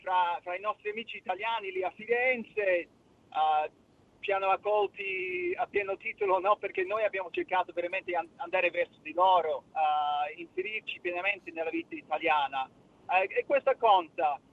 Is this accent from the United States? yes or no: no; Australia; Italian is a second language; io sono australiano, ci siamo andati nel 4, siamo rientrati in Australia nel 2015.